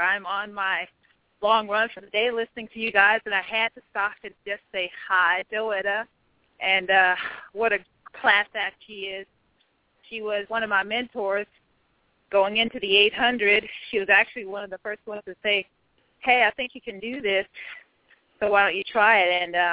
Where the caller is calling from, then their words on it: Knoxville, Tennessee, United States; I'm calling from Knoxville, Tennessee.